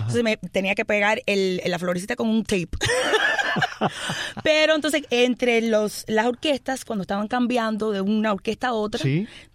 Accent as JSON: {"language": "Spanish", "country": "Cuba", "said": "Las personas me preguntan y yo digo que yo soy cubana. Yo soy cubana"}